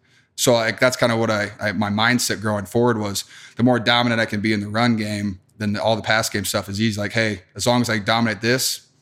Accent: Wisconsin, United States; So just growing up in Wisconsin.

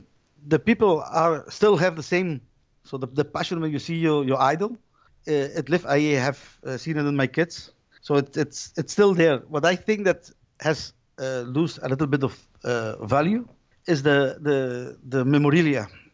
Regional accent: Badalona, Catalonia, Spain; moved away as an adult; now in Belgium; I'm originally from Barcelona, from Badalona.

